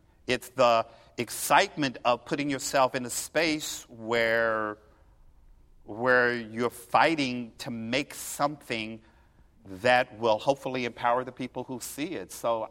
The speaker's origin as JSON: {"language": "English", "town": "Frankfort", "region": "Kentucky", "country": "United States", "tie": "born or raised there", "said": "I'm from Frankfort, Kentucky, and for the first 8 years of my life, my town was segregated"}